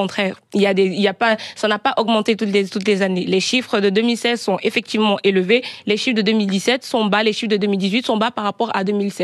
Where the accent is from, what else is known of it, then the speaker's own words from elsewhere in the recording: Cameroon; on a une histoire, nous, le Cameroun, on a une histoire qu'on partage d'une certaine manière avec la France